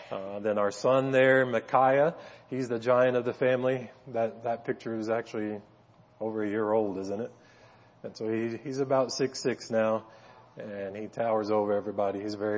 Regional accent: Tennessee, United States; I grew up in East Tennessee, went to visit my sister who lived in Alabama for spring break one year.

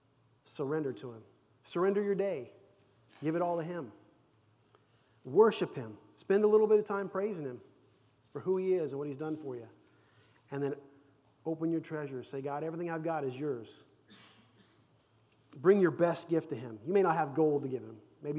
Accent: Kansas City, Missouri, United States; now in Romania; You know, in Romania, when I tell people I'm American, or they hear my accent, where are you from? I say, America. Oh, where at? I say, Kansas City.

